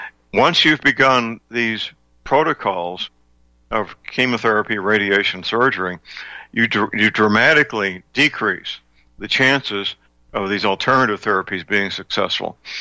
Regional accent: St. Louis, Missouri, United States; but one of them is in my hometown, St. Louis, Missouri, and they manufacture laetrile there

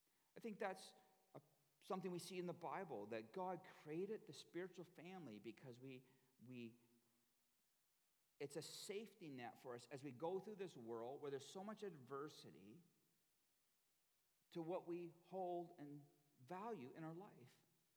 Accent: Canada; I know Canadians, and I know that we are a very independent kind of people. I think it must be the cold winters or something.

